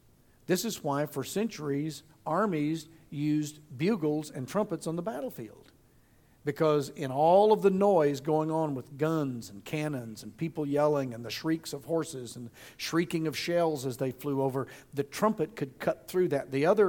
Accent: Arkansas, United States; we grew up in Arkansas, and a little north of us, creeks were clear.

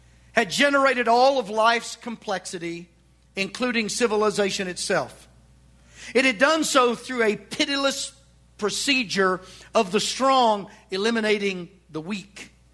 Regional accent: Arkansas, United States; I grew up in Western Arkansas. We were not racist, but I will admit to you that in the time and the place in which I grew up, there were racist overtones.

